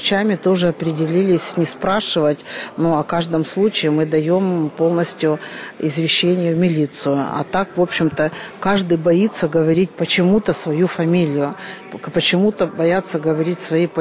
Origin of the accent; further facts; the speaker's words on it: Donetsk, Donetsk Oblast, Ukraine; born there; тому що я родилась в Донецьку, дуже багато мене знають